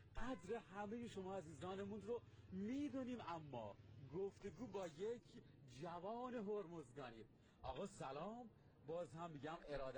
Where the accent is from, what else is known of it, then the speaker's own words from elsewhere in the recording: Iran; دقیقاً، و من به عنوان یک ایرانی میگم